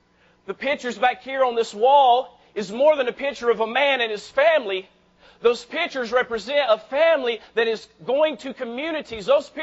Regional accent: North Carolina, United States; Because I'm from Western North Carolina. We're a bunch of hicks and rednecks down up there.

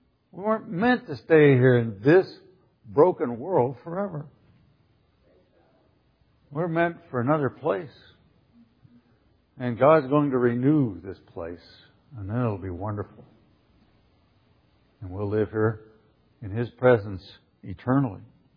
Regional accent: Kansas, United States; I'm from Kansas. There's tornadoes out there.

